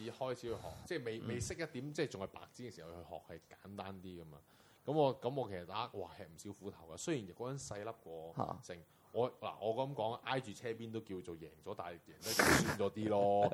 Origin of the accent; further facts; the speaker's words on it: Guangdong, China; 我自己其實我自己係講身為一個廣東人啦。